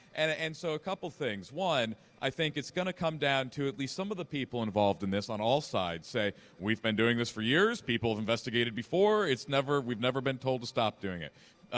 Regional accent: Hope Mills, North Carolina, United States; I grew up in Hope Mills, North Carolina, which is in the corner of Cumberland County that borders Bladen and Robeson

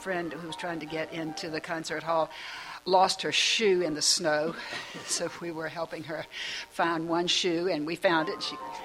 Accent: Richmond, Virginia, United States; from Richmond, too

